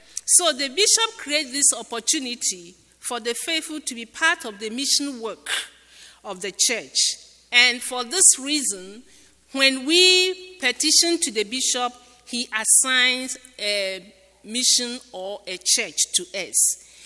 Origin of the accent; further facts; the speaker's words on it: Ghana; and I'm originally from Ghana